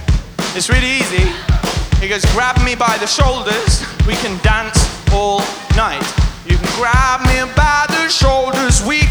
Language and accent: English; South East England, United Kingdom; We're from Oxfordshire, by the way.